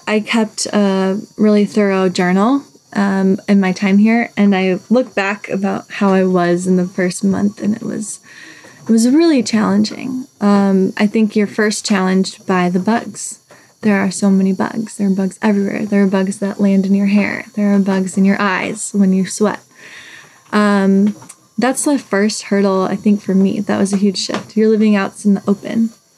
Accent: Minnesota, United States; Yeah, I'm from the United States. I am from Minnesota, and I went to get my graduate degree in New York recently.

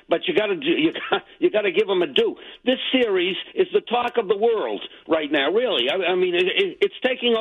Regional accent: Boston, Massachusetts, United States; But I am also a Bostonian, and the marathon, what happened, meant a lot to me.

